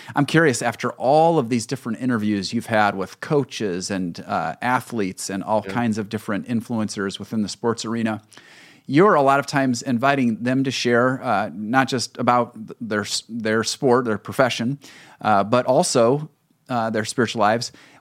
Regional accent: Fort Wayne, Indiana, United States; My hometown, Jason.

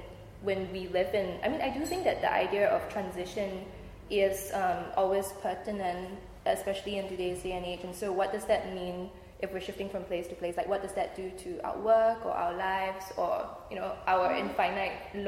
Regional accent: Singapore; I'm not sure that for me being a Singaporean is actually so different from being the citizen of a city

